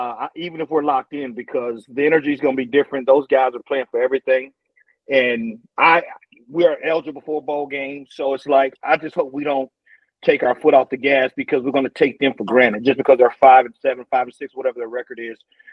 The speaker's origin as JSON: {"language": "English", "region": "Texas", "country": "United States", "said": "When you're Texas, well, I'm sure it is, but man, we're from Texas."}